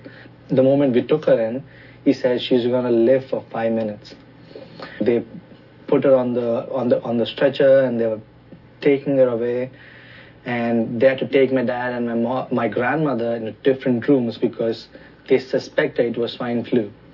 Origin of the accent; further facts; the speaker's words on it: Visakhapatnam, Andhra Pradesh, India; English is a second language; I'm from India, from a city called Vishakhapatnam.